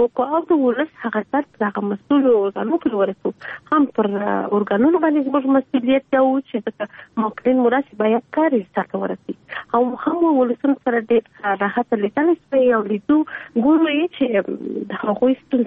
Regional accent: Kandahar, Afghanistan; زه د کندهار یم او هم زه د کندهار ته کار کوم

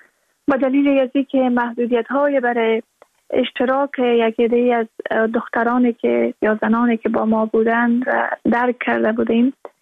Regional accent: Balkh, Afghanistan; زادگاه ما که زادگاه رابعه و مولانا است، یعنی بلخ. من تقریبا 30 سال پیش در بلخ زاده شدم و همونجا در مدرسه رفتم، در یکی از مدرسه های مزار شریف که نام گوهر خاتون بود.

